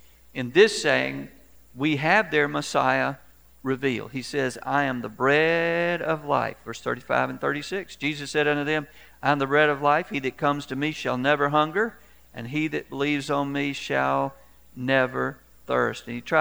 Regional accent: Augusta, United States; I recall when we grew up in Augusta

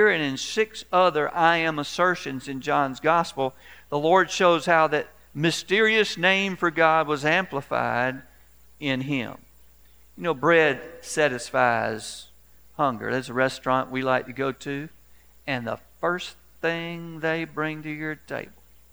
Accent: Augusta, United States; I recall when we grew up in Augusta

